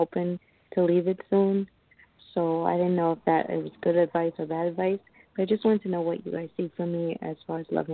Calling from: Long Island, New York, United States; I'm calling from Long Island, New York.

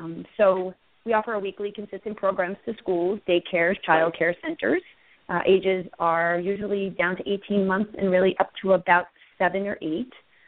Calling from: New Jersey, United States; I'm calling from Franchisor headquarters in Somerset County, New Jersey.

